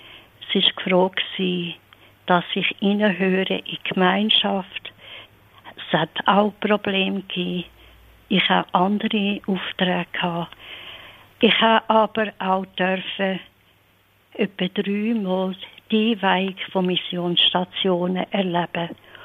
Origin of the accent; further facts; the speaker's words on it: Rieden, St. Gallen, Switzerland; Im Laufe der Zeit habe ich dürfen in meinem Heimatort Rieden, St. Gallen, habe ich dürfen auch mit vielen Ordensleuten zusammenkommen